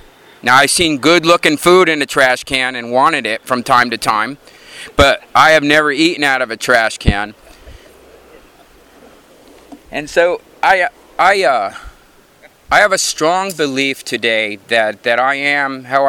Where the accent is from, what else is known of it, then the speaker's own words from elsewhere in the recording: New Jersey, United States; moved away as an adult; now in California, United States; Yesterday was my 37th year anniversary of moving to California. I moved here from New Jersey when I was 20.